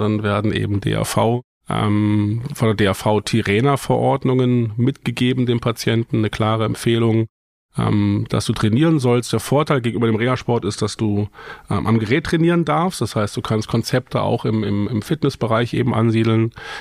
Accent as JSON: {"language": "German", "region": "Hesse", "country": "Germany", "said": "wir kommen aus Nordhessen, in der Nähe von Eschwege und wir wohnen und arbeiten dort"}